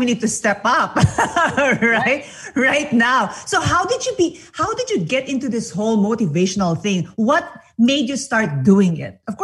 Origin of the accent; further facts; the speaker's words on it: Philippines; English is a second language; I'm from the Philippines, by the way. English is my second language.